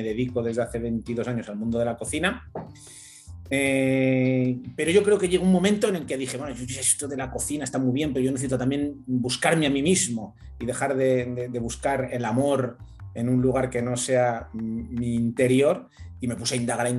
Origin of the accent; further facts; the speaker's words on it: Madrid, Community of Madrid, Spain; born there; vivo en Madrid y nací en Madrid.